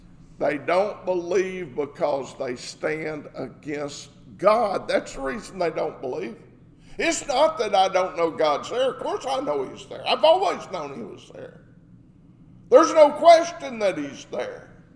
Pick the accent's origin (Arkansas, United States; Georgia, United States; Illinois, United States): Arkansas, United States; Where I grew up in Arkansas